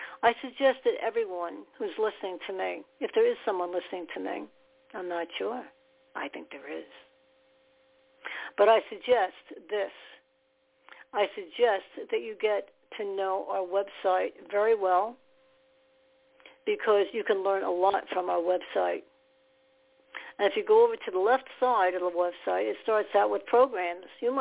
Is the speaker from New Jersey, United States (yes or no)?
yes; New Jersey, United States; I'm from New Jersey, and you go to New Jersey.